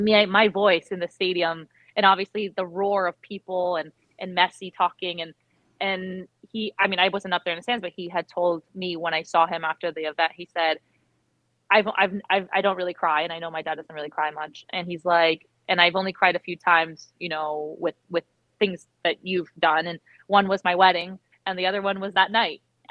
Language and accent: English; Florida, United States; I grew up in South Florida, so I know how this all goes